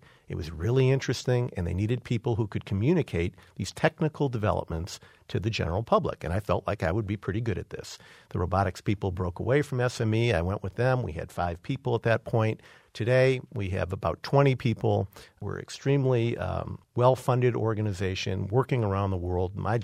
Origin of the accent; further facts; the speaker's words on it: Detroit, Michigan, United States; I grew up in the Detroit area. So I look at what happened in Detroit with all these shuttered factories.